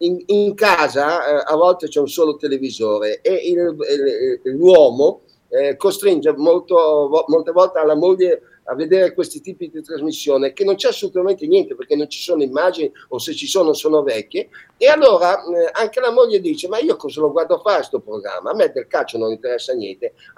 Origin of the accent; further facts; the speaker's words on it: Milan, Lombardy, Italy; E io ho avuto un'infanzia fantastica, in una zona meravigliosa